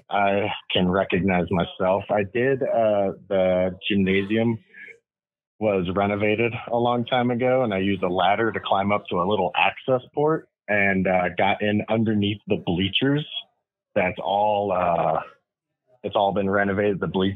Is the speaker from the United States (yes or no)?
yes; Michigan, United States; moved away as an adult; now in Colorado, United States; We want to leave Colorado. I've been out here for 20 years. I'm originally from Michigan, but I've lived here for 20 years.